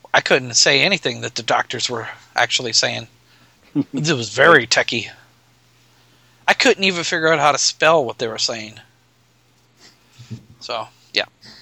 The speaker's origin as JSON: {"language": "English", "town": "Omaha", "region": "Nebraska", "country": "United States", "said": "from Omaha, or Nebraska."}